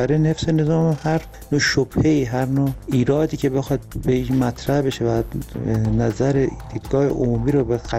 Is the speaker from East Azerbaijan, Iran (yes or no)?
no; Tehran, Tehran Province, Iran; از تهران هستم، درود بر شما.